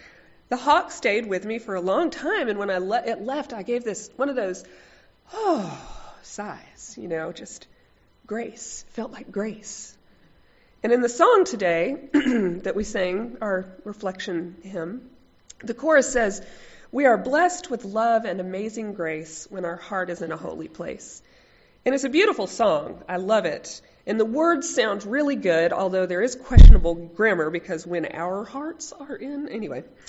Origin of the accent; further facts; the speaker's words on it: Waco, Texas, United States; also born or lived in Austin, United States / Germany / Junction City, United States; I was born and raised in Waco, Texas, as you heard. After Waco, I lived in Austin for 8 years, then Germany for 5 years, and then for our last year in the military in Junction City, Kansas